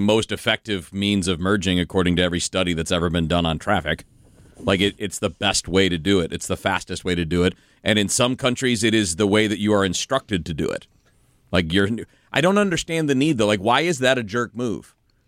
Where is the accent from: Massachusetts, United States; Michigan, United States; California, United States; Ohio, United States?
Michigan, United States; it's obviously hot as hell and I'm from Michigan, so I'm not really used to that.